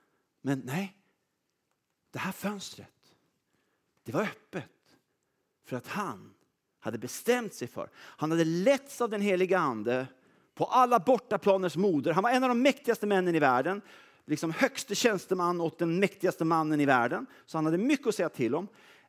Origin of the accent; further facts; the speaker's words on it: Sweden; Jag är svensk, jag gillar att problematisera.